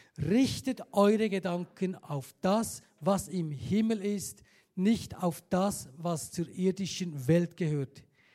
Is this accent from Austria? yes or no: no; Switzerland; Wir sind ja Schweizer.